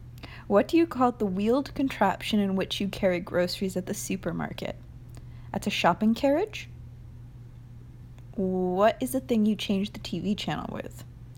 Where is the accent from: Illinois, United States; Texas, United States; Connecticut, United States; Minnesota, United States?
Connecticut, United States; I am from New England, Connecticut to be specific. Grew up here.